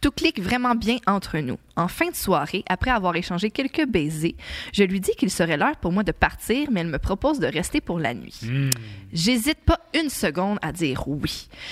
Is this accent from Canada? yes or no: yes; L'Assomption, Quebec, Canada; Je suis de l'Assomption, et pour ceux qui connaissent le coin